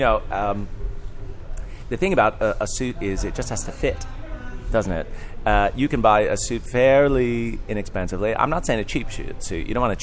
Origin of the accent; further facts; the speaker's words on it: United States; now in United Kingdom; No, I'm American, but I've been in the UK since 2000.